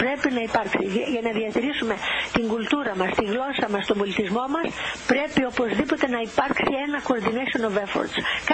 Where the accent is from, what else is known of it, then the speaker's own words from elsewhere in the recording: Greece; Αυτά που κάνω είναι χρέος και υποχρέωσή μου σαν Ελληνίδα να το κάνω για την πατρίδα μου.